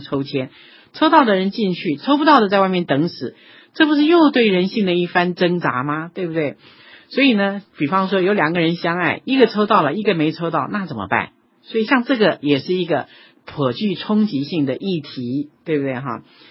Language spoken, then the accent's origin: Chinese; China; 我们中国人没有具备这样子的概念哈。